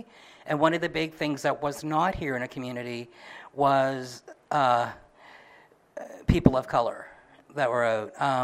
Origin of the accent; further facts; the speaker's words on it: Nova Scotia, Canada; also born or lived in Toronto; For me, I am originally from Nova Scotia. I have moved away for a long time, and when I came back, I was amazed that the queer community here wasn't what I left behind in Toronto.